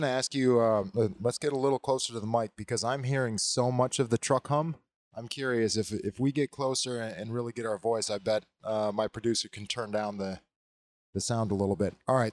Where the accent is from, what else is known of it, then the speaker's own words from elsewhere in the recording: Wisconsin, United States; My riding background was growing up in Wisconsin, it was a little more cruiser influenced.